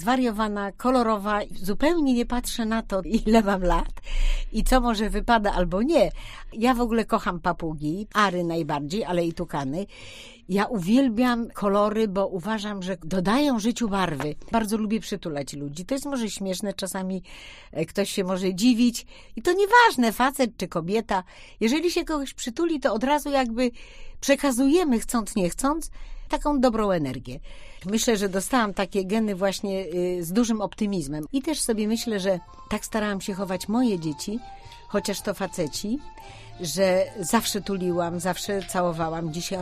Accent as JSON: {"language": "Polish", "town": "Wrocław", "region": "Lower Silesian Voivodeship", "country": "Poland", "tie": "born there", "said": "Urodziłam się we Wrocławiu, chociaż moi rodzice, ojciec był poznaniakiem, a mama pochodziła z Kresów, ze Stanisławowa, dzisiaj to Iwano-Frankiwsk. I takie to jest wszystko wymieszane"}